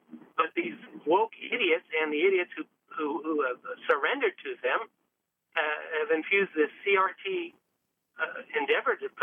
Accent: Fort Rucker, Alabama, United States; Fort Rucker, Alabama, and it was my home. Lived in family quarters on that base for years and years.

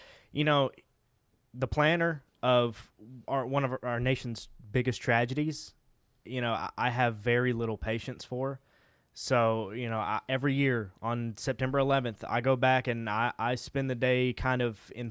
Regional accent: United States; So, but it's my responsibility as an American to know and learn and to continue that.

